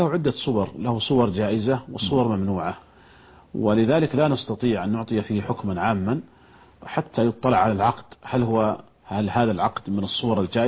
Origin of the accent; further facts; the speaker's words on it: Saudi Arabia; عندنا في المملكة العربية السعودية